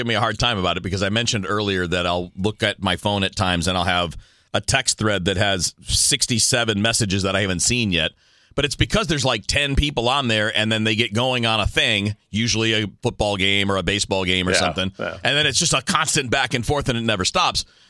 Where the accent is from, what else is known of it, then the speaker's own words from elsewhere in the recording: Detroit, Michigan, United States; moved away as an adult; also born or lived in Miami / Chicago; I grew up in the Detroit area, lived there for the first 18 years of my life, spent 4 years in college in Miami. That's a different pod. Another 13 or 14 years in Chicago, and now 19 years here this month